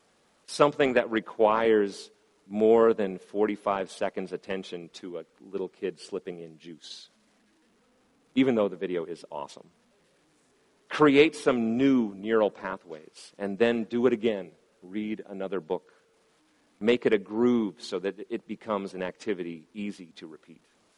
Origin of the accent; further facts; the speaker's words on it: Canada; found in large quantities in Labrador and Newfoundland within my home country of Canada